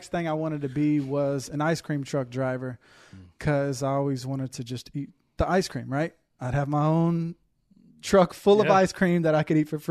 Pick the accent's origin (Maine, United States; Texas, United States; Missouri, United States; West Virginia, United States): Texas, United States; Houston; I am 32 years old. Born and raised in Houston, Texas.